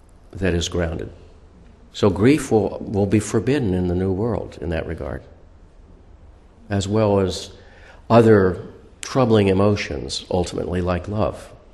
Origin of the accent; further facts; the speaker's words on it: Springfield, Illinois, United States; And I grew up in Springfield, Illinois, so that's Lincoln country, as you know.